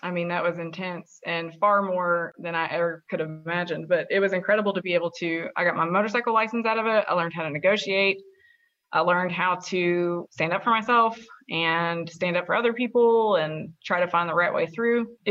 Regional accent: Virginia, United States; So I grew up in Wythe County. So that's about an hour south of Roanoke.

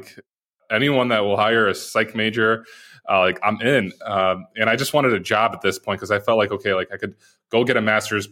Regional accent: Poland; also born or lived in Chicago, United States; So I was born in Chicago. When I was, I'm going to go all the way back, and then I'll go a little bit faster on some parts. But when I was 10 months old, my mom actually sent me out with my siblings to live with my grandparents in Poland.

